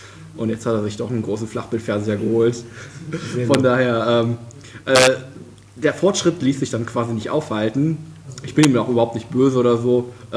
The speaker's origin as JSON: {"language": "German", "town": "Krefeld", "region": "North Rhine-Westphalia", "country": "Germany", "tie": "born or raised there", "said": "aufgewachsen bin ich in Krefeld. Das ist in der Nähe von Düsseldorf. Hab da auch quasi meine Kindheit verbracht und dann auch angefangen zu studieren dort."}